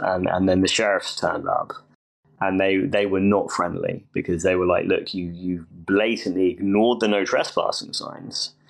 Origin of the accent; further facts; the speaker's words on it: England, United Kingdom; it helps because I'm from England